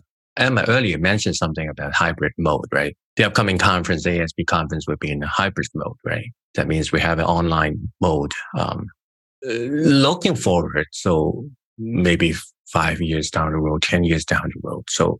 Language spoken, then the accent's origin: English; Hong Kong; English is a second language; We share the same cultural background. We're from Hong Kong or similar regions